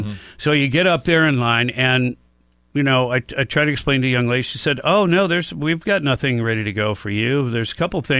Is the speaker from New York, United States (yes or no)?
no; Detroit, Michigan, United States; I remember, you know, him from being a kid growing up in Detroit.